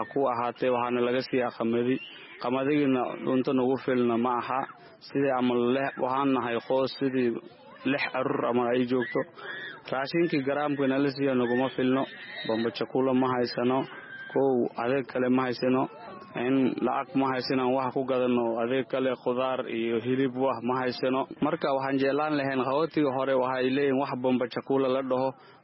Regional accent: Kismayo, Lower Juba, Somalia; Waa aabo Soomaaliyeed dhibaataysan, waan soo barakacnay, waxaan ka soo barakacnay Kismaayo, waxaan joognaa qaxootigan dhagaxley.

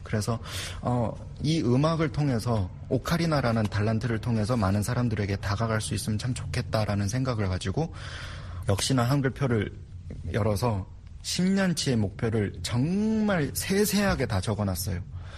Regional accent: North Korea; now in South Korea; 저는 탈북민이고

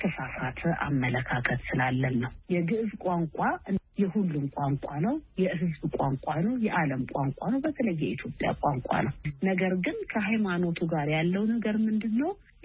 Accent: Addis Ababa, Ethiopia; born or raised there

